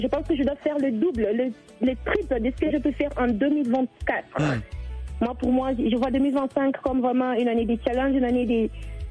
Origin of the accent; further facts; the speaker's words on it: Lubumbashi, Haut-Katanga, DR Congo; Moi, je viens de Lubumbashi, tout se passe très bien malgré la conjoncture.